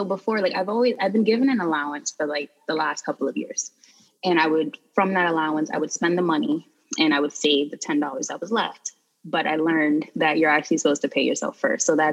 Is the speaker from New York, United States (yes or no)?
yes; Bronx, New York, United States; I grew up in the Bronx and I'm still located in the Bronx.